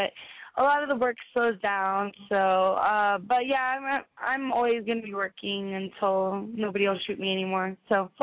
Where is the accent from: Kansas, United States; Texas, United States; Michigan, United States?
Kansas, United States; I'm from Kansas, so most of the guys I know there don't have jobs